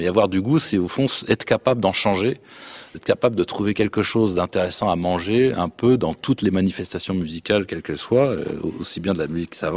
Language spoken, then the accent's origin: French; France; surtout quand on vient de France où on nous apprend plutôt à faire le contraire